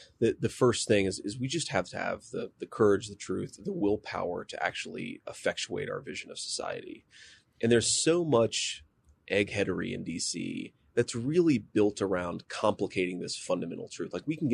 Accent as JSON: {"language": "English", "region": "Ohio", "country": "United States", "said": "middle-class workers in my home state of Ohio and other places all across the country"}